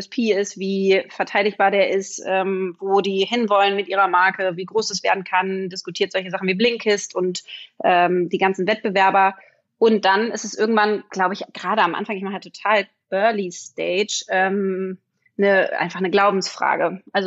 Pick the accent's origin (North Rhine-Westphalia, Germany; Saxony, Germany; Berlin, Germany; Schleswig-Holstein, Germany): Berlin, Germany; ich bin Berlinerin